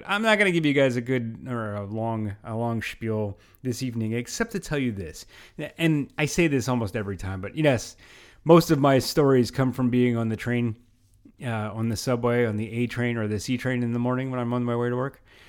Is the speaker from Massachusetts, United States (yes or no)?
no; Pennsylvania, United States; Pennsylvania, my home state, you made me proud by going pretty much Democrat across the board in the House.